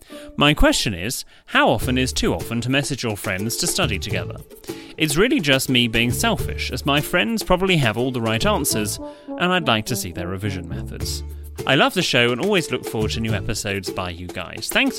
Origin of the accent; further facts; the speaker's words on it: Scotland, United Kingdom; now in Australia; I am also an expat. More specifically, I'm a Scotsman, well done, who emigrated to Australia.